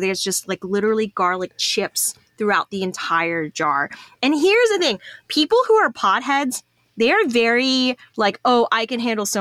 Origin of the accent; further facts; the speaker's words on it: Texas, United States; But, you know, I'm a Texan, so kind of like Chinese chili crisp just has that like umami.